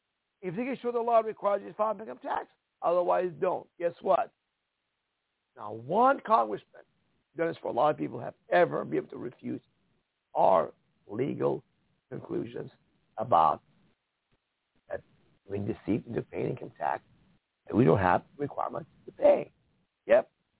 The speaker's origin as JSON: {"language": "English", "country": "Iran", "tie": "born or raised there", "said": "I could not talk like this in Iran, where I came from. When I was growing up in Iran as a child in the 1970s"}